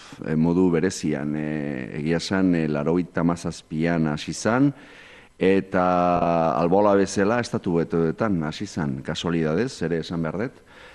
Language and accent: Basque; San Sebastián, Basque Country, Spain; ni donostiarra naiz, amarakua